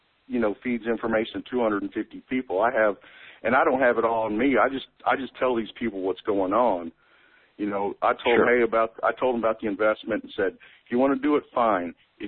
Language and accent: English; Texas, United States; Is I hate horses because I've only ridden twice, and, of course, I'm from Texas, but I've been brushed off by a tree, and then I ended up on the bottom of one in San Antonio.